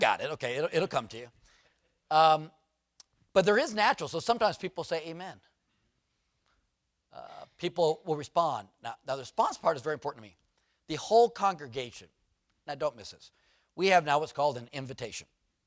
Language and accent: English; San Diego, California, United States; I grew up in San Diego. So I'm down in Imperial Beach, San Diego, growing up, and we're in a Baptist church there